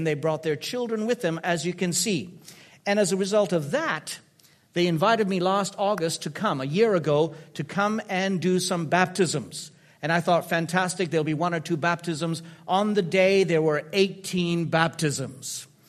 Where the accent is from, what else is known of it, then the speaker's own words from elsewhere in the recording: DR Congo; I was raised in Africa, and it is my second home. I was raised in Zaire, and having the Mauritian background